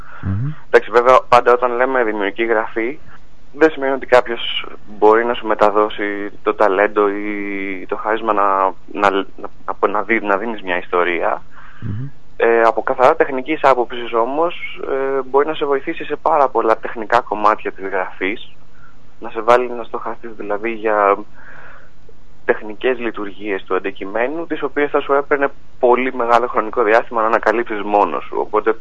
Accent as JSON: {"language": "Greek", "town": "Athens", "region": "Attica", "country": "Greece", "tie": "born or raised there", "also_born_or_lived": "England", "said": "στην Αθήνα μετά από 7 χρόνια που ζούσα στην Αγγλία. Mm-hmm. Επέστρεψα στην Αθήνα όπου και μεγάλωσα."}